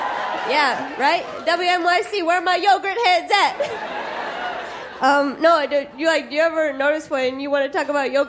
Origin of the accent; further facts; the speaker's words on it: Midwest, United States; Hello. I'm from the Midwest. Is anyone else from the Midwest?